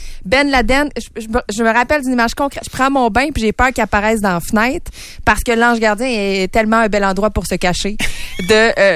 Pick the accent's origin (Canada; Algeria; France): Canada; va-t-il arriver quelque chose chez nous au Canada?